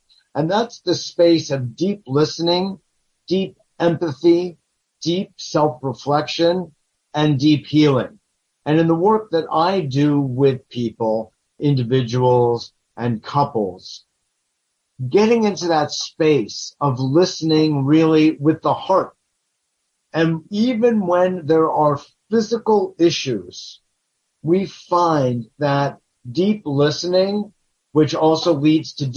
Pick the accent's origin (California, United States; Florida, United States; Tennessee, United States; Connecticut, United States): Connecticut, United States; Westport; also born or lived in Queens, New York; And not only was I born in Queens, but I grew up in Connecticut.